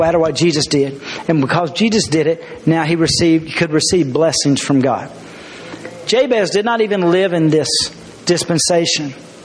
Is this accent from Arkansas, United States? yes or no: yes; Arkansas, United States; especially growing up in Arkansas and in different religions